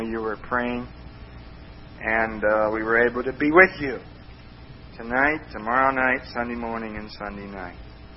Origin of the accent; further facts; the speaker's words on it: Illinois, United States; now in Kentucky, United States; I'm from Illinois originally, but we came down here to Kentucky, and we're here 11 years, and we just sort of became a Kentuckian, you know.